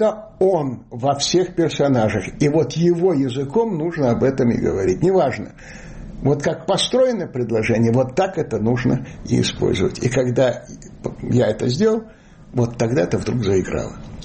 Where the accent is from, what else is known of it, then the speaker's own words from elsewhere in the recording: Chernivtsi, Chernivtsi Oblast, Ukraine; born there; Я родился на Западной Украине, в Черновцах